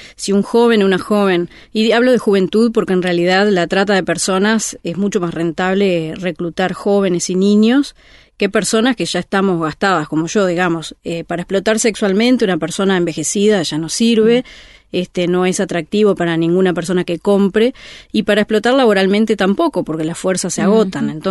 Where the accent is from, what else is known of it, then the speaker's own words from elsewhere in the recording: Uruguay; Yo soy uruguaya y en Uruguay pasa eso de que acá no pasa nada